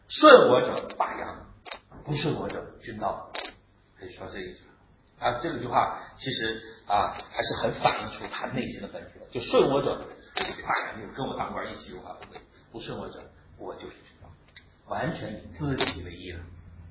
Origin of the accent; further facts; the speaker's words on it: Tianjin, China; 在天津，我们天津那块那边。